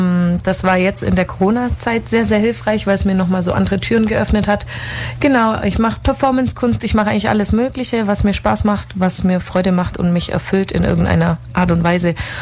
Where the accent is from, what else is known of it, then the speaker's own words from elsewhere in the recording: Weißenhorn, Bavaria, Germany; also born or lived in Leverkusen; geboren bin ich in Leverkusen. Bin sehr viel umgezogen, aber hauptsächlich immer in Weißenhorn aufgewachsen.